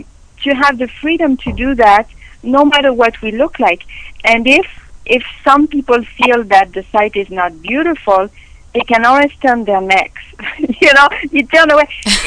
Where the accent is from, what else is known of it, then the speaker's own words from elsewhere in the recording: France; English is a second language; now in San Diego, United States; originally, my accent probably gives me away. I'm from France.